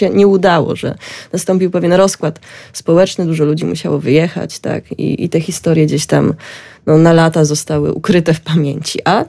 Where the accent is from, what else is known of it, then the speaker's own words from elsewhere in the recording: Tarnobrzeg, Subcarpathian Voivodeship, Poland; Ja pochodzę z Tarnobrzega, całkiem w sumie niedaleko od Lublina, gdzie przez lata była kopalnia siarki, prawda?